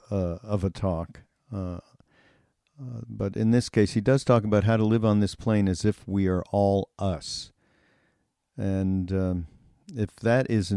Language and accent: English; Montreal, Quebec, Canada; actually from my hometown in Montreal.